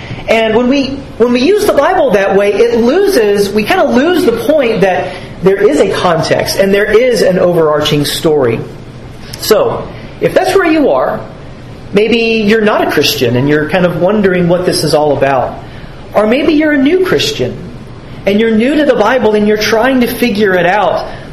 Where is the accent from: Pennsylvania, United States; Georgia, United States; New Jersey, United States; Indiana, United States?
Georgia, United States; I grew up in Georgia